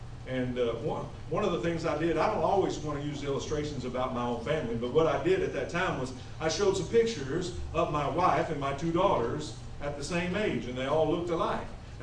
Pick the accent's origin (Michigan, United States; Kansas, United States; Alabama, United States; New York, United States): Kansas, United States; I grew up in Kansas. They have pop.